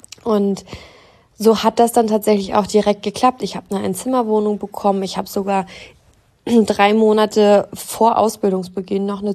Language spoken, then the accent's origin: German; Saxony-Anhalt, Germany